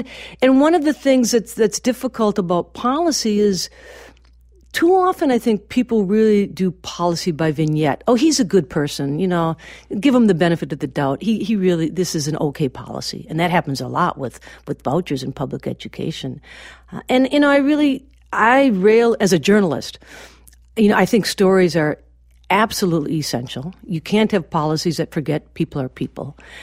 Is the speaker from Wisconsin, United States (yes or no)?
yes; Milwaukee, Wisconsin, United States; Because I grew up in Milwaukee. I left. I grew up, left, and came back.